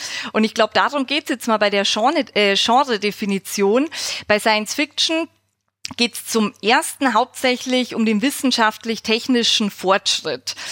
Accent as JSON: {"language": "German", "town": "Munich", "region": "Bavaria", "country": "Germany", "lives_now": "Berlin, Germany", "said": "ich komme aus Bayern, das glaube ich, hört man auch, aus München, wohlgemerkt, das ist ja auch sehr wichtig für die Bayern. Aber ich bin wohnhaft in Berlin und das auch schon fast 10 Jahre."}